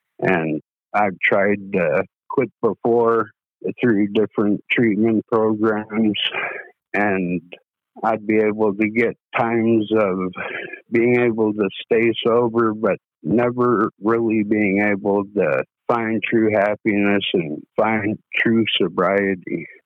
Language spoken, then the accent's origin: English; Bethel, Alaska, United States; I'm from Bethel, Alaska. I'm 47 years old.